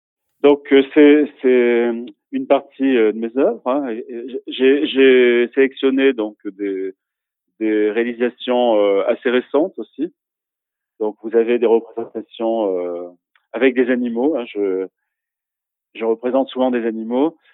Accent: Limoges, Nouvelle-Aquitaine, France; j'ai choisi de me fixer à Limoges, hein, qui est ma ville natale à laquelle je suis beaucoup attaché.

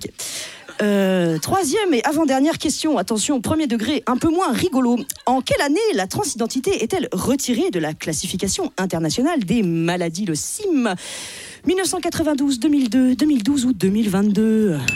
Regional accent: Grand Est, France; parce que moi, je viens de l'Alsace et je suis contente de la mettre, voilà.

